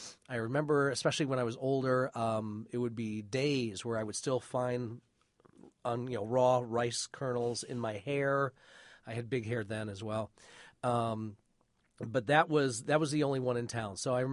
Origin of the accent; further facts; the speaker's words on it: Flint, Michigan, United States; I grew up in Flint, Michigan.